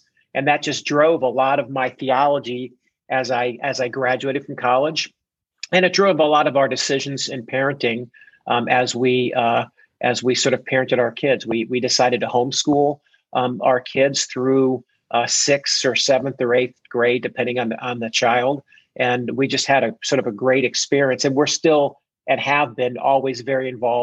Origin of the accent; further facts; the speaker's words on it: Columbus, Ohio, United States; Well, I grew up in Columbus, Ohio, for the most part